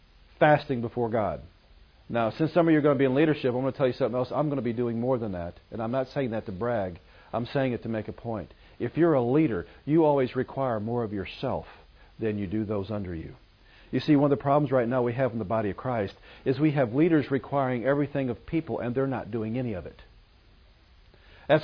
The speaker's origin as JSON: {"language": "English", "country": "United States", "said": "Our protection will not be because I'm an American."}